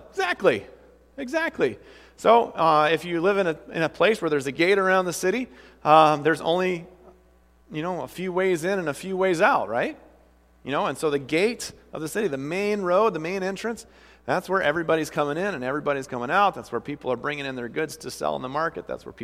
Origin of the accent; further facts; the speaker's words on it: Iowa, United States; I'm from Iowa. We grow beans and corn.